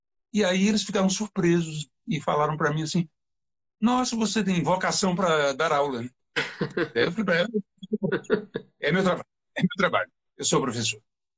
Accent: Natal, Rio Grande do Norte, Brazil; now in São Paulo, Brazil; Eu morava em Natal na minha juventude, vim morar em São Paulo em 1970, e era uma cidade menor do que hoje

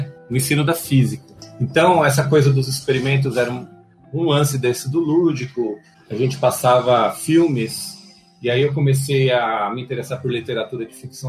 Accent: São Paulo, Brazil; eu sou de São Paulo, né? Capital, da periferia, na verdade, né? E hoje trabalho numa unidade da USP que também fica na periferia, na Zona Leste.

